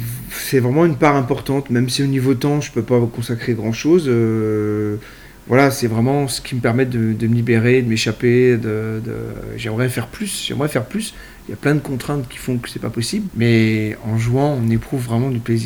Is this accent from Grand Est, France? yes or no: no; Mont-de-Marsan, Nouvelle-Aquitaine, France; moved away; also born or lived in Saint-Malo; Donc je suis né à Saint-Malo, mais j'ai pratiquement pas vécu là-bas. Mon père était militaire, donc on est parti tout de suite à Mont-de-Marsan. J'ai vécu presque 10 ans à Mont-de-Marsan.